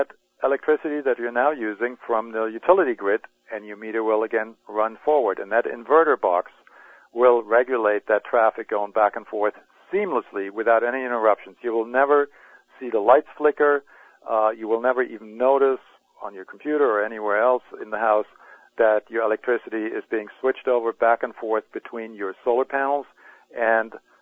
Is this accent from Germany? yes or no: yes; Germany; now in United States; I'm originally from Germany, and I still keep in touch with folks over there.